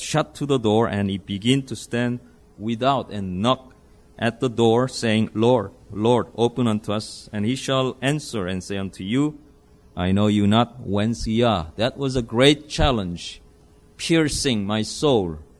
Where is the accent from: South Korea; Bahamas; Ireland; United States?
South Korea; I was born in Korea during the end of the Korean War. I was born in the family, going to the Methodist Church.